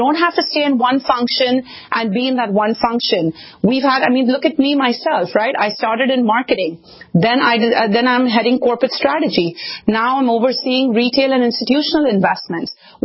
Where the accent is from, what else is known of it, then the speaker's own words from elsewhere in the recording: Mumbai, Maharashtra, India; being born and raised in Mumbai in a very close-knit middle-class family